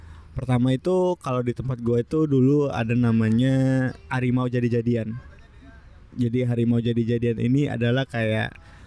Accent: Padang, West Sumatra, Indonesia; gue waktu kecil tuh kan gue di Padang gitu ya.

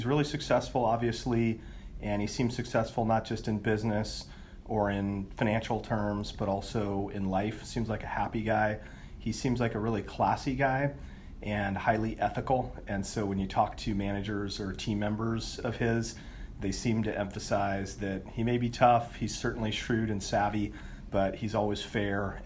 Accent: Santa Cruz, California, United States; also born or lived in Spain; I'm from Santa Cruz originally and raised almost entirely in Santa Cruz with a small stint in Spain.

